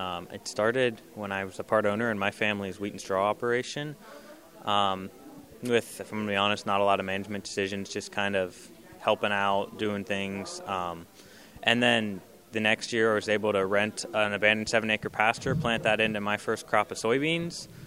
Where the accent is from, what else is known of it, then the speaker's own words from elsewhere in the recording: Ohio, United States; I'm from South Central Ohio, and Northwest Ohio is specifically where the worst flooding was.